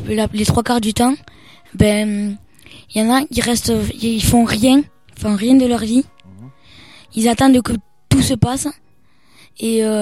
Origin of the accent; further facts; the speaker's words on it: France; born there; je suis né en France et je resterai en France toute ma vie.